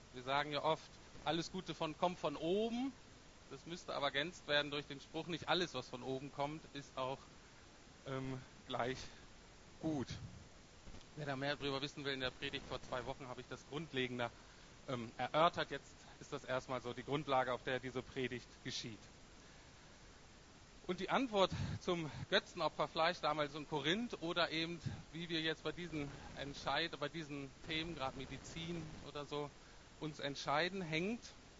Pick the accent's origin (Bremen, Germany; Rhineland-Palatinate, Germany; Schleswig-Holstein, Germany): Bremen, Germany; Also ich komme aus Bremen-Nord, das ist gar nicht so ganz unähnlich wie Berlin.